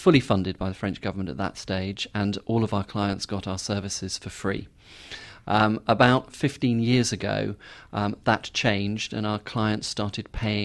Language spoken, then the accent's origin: English; United Kingdom; I'm British, yeah